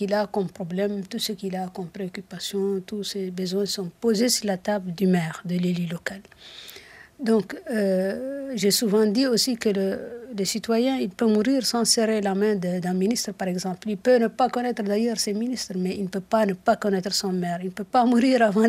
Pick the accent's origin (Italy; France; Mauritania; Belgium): Mauritania; Nouakchott; moi je viens d'une commune de Nouakchott, que j'ai l'habitude d'appeler capitale de la capitale, parce qu'elle concentre les principales infrastructures socio-économiques du pays.